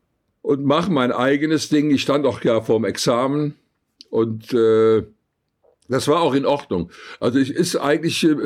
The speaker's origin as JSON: {"language": "German", "town": "Cologne", "region": "North Rhine-Westphalia", "country": "Germany", "tie": "born or raised there", "said": "eindeutig Köln, weil ich hier aufgewachsen bin nach dem Krieg. Also ich bin ja im sechsten Jahr nach dem Krieg geboren. Und da war Köln noch wirklich sehr, sehr zerbombt. Ich bin also in den Trümmern aufgewachsen."}